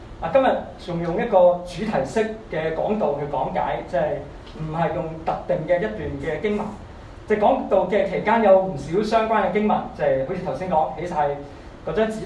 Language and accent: Cantonese; China; 我們中國人就一定感受特別深的